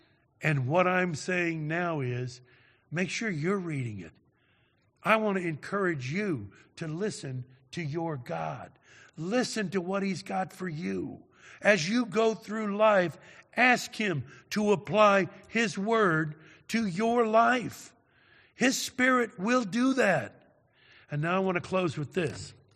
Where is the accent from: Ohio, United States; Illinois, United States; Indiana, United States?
Indiana, United States; Carmel; I'm from Indianapolis, Carmel, but that's Indianapolis, all right?